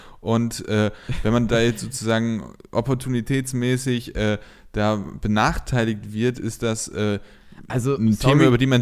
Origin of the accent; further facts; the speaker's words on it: Dortmund, North Rhine-Westphalia, Germany; das muss ich ja als Dortmunder sagen